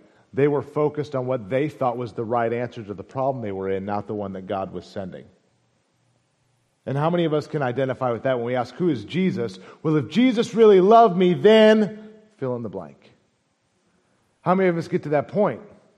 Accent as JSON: {"language": "English", "town": "St. Louis", "region": "Missouri", "country": "United States", "said": "I'm not from the South, I'm from St. Louis. I enunciate, so y'all's a little difficult."}